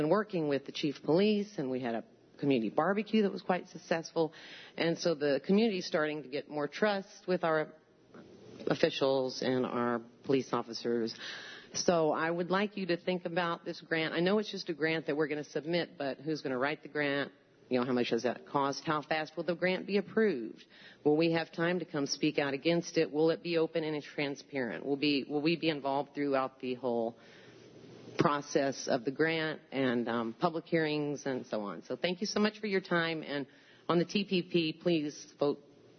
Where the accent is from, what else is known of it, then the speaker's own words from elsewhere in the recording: Ithaca, New York, United States; from Ithaca, and welcome to the new legislators.